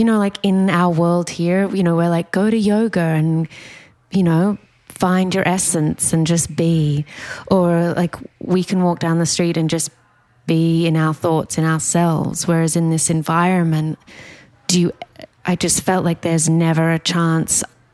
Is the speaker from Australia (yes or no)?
yes; Australia; I don't know whether it was because I grew up in Australia.